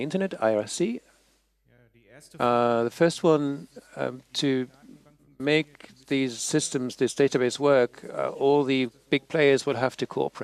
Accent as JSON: {"language": "English", "country": "Netherlands", "said": "from the Netherlands"}